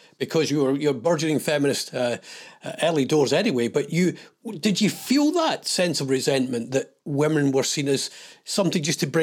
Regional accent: Scotland, United Kingdom; a wee boy growing up in Ayrshire

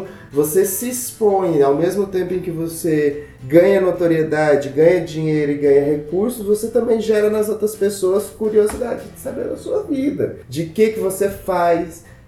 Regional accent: Goiás, Brazil; a gente é de Goiás

